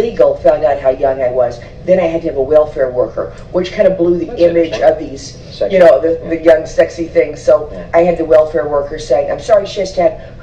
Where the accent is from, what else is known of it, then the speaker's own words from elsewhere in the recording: Richland Hills, Texas, United States; I actually grew up in an area between Fort Worth and Dallas, an area called Richland Hills.